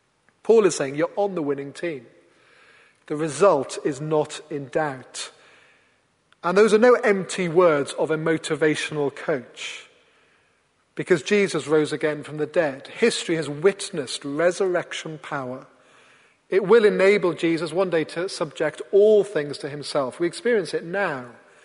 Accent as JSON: {"language": "English", "region": "Wales", "country": "United Kingdom", "tie": "born there", "said": "they went to very great lengths, including air travel, much later in pregnancy than would today be allowed, to ensure that I was born in Wales."}